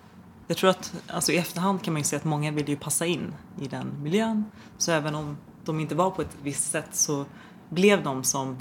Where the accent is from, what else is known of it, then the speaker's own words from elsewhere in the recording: Stockholm, Stockholm County, Sweden; Jag är född här i Sverige. Båda mina föräldrar är från Iran. Växte upp i Rinkeby tills jag var kanske 6 år. Flyttade sen till innerstan.